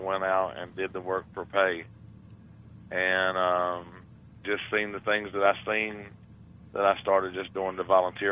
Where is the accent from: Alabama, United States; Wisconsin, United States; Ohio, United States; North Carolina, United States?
North Carolina, United States; Willow Springs; The town is Willow Springs, North Carolina, is where the church is located.